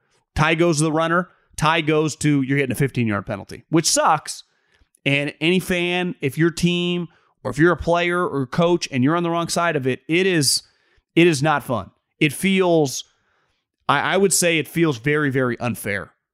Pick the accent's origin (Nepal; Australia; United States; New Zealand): Australia; I'm from Australia